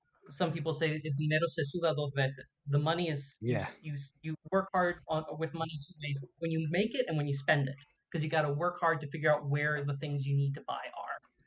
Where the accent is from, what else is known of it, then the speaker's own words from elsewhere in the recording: Washington, District of Columbia, United States; And then he moved to D.C. I grew up in D.C. Eventually went to the University of Havana